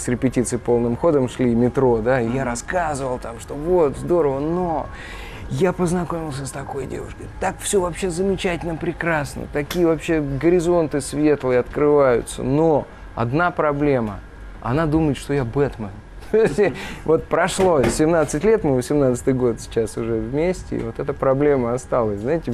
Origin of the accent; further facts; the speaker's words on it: Penza, Penza Oblast, Russia; У нас просто я из Пензы